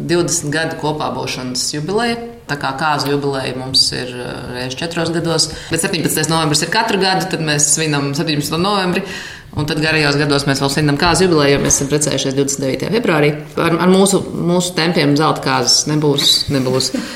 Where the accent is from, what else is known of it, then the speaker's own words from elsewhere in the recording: Ozolnieki, Zemgale, Latvia; now in Jelgava, Latvia; Es esmu pārliecināta jelgavniece, bet es neesmu tik sen jelgavniece kā Jānis. Es līdz pilngadībai dzīvoju Ozolniekos, ka mani vecāki ir no dažādām Latvijas pusēm